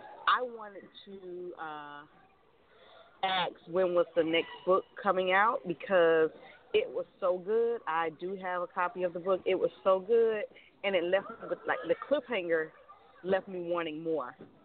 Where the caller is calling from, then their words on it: Sarasota, Florida, United States; I'm calling from Sarasota, Florida.